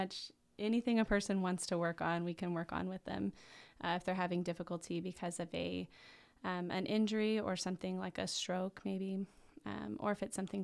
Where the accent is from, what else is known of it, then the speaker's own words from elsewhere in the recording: Texas, United States; now in Petersburg, United States; We moved here in February, so I'm coming up on a year here in Petersburg. I'm from Texas originally, so I've been learning a lot about what it means to live in Alaska